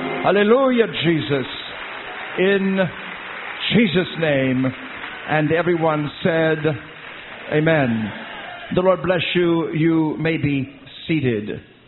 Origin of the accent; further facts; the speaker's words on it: England, United Kingdom; I'm very English.